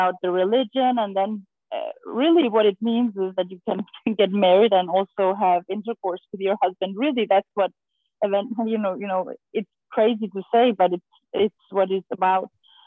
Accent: Iran; I was born in Iran after the revolution in Iran. I was born in 82

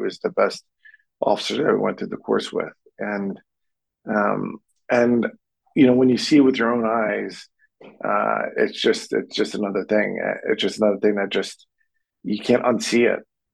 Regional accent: Pennsylvania, United States; I'm from Bucks County, Pennsylvania.

